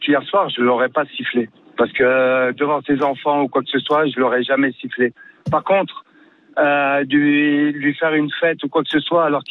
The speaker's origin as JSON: {"language": "French", "region": "Auvergne-Rhône-Alpes", "country": "France", "said": "sachez que moi je suis, j'habite pas Paris. Moi je suis d'Isère, d'accord."}